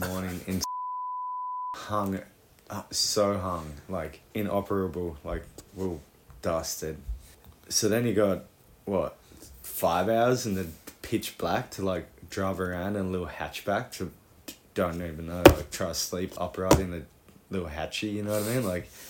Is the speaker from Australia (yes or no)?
yes; Cabarita, New South Wales, Australia; the plan was to go to the East Coast, like around my hometown, Cabarita, and south of that, down like Lenox and Yamba and a few spots like